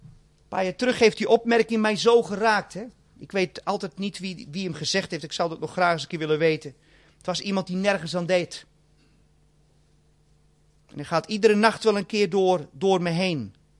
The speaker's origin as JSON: {"language": "Dutch", "region": "South Holland", "country": "Netherlands", "said": "ik kom jezelf uit Albertswaard"}